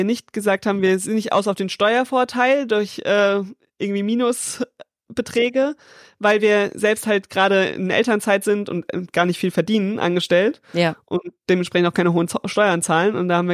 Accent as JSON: {"language": "German", "town": "Aschaffenburg", "region": "Bavaria", "country": "Germany", "tie": "born or raised there", "said": "2021 haben wir noch eine Zwei-Zimmer-Wohnung gekauft in Aschaffenburg, was meine Heimatstadt ist."}